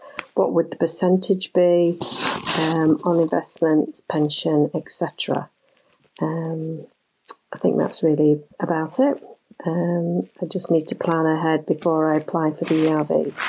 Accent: England, United Kingdom; I am English

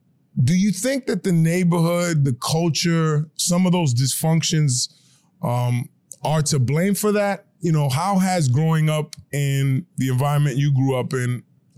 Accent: Bronx, New York, United States; I grew up in the projects in like the Northeast Bronx.

